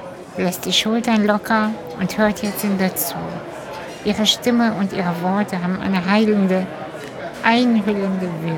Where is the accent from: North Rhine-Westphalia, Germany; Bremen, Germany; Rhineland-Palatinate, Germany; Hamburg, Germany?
Hamburg, Germany; Aber ich bin ja in Hamburg auch aufgewachsen und fühle mich am Wasser wohl.